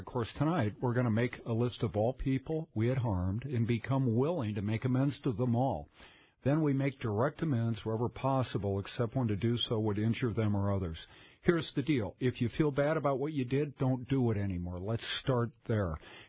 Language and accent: English; Edina, Minnesota, United States; Okay, we're from Edina, so if it's not there, you know, it's St. Paul to us.